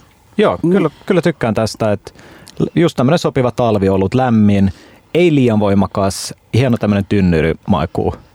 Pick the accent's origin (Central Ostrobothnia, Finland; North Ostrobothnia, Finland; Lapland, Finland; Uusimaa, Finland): Uusimaa, Finland; Helsinki; Mä oon Helsingistä kotoisin